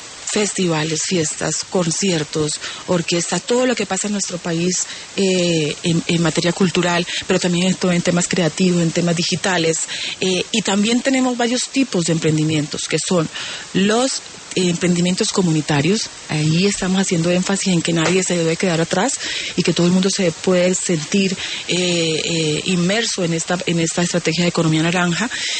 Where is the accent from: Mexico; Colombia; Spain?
Colombia; Buenaventura, Valle del Cauca; el viernes estuve en mi tierra, en Buenaventura